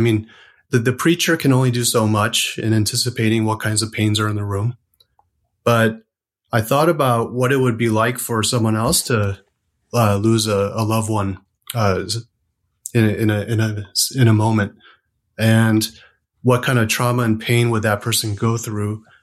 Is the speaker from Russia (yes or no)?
no; Chicago, Illinois, United States; I was born and raised in Chicago as the oldest of three sons, and grew up there until I was 18.